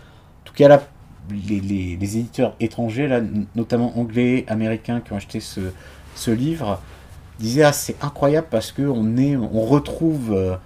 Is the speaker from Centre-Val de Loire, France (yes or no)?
no; Antibes, Provence-Alpes-Côte d'Azur, France; Antibes, ouais, je suis Antibois.